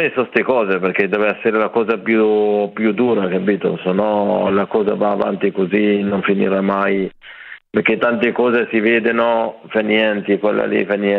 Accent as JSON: {"language": "Italian", "country": "Morocco", "second_language": "Italian", "moved": "yes", "lives_now": "Italy", "said": "Sono dal Marocco."}